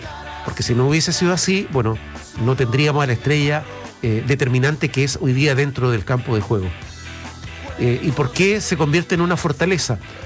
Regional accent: Chile; cómo somos los chilenos

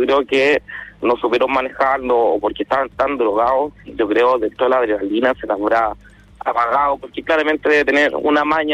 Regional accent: Lampa, Santiago Metropolitan, Chile; nosotros somos de acá de Lampa.

